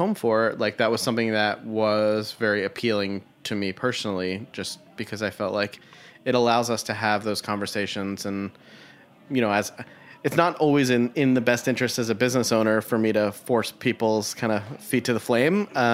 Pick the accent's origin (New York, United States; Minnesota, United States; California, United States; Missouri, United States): New York, United States; Brooklyn; particularly as a New Yorker. It's something that we value, and speed and convenience and detachment, but at the same time we really do as a good Brooklyner